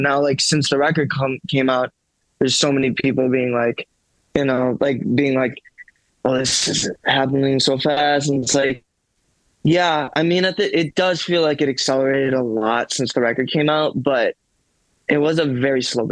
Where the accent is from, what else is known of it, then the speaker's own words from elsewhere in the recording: Evanston, Illinois, United States; I will say with Evanston, I wish they opened an actual cool rock venue.